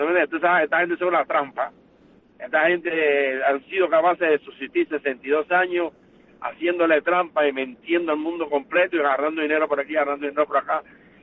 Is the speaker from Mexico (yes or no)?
no; Cuba; now in United States